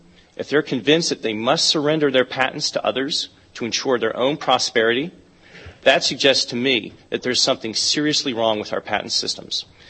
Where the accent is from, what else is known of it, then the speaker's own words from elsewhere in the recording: United States; Well, let me tell you, as an American, this is a very strange idea to me.